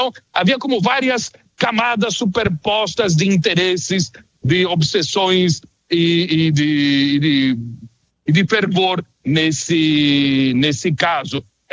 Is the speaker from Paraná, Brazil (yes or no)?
yes; Londrina, Paraná, Brazil; Sou de Londrina, do norte do Paraná, pé vermelho.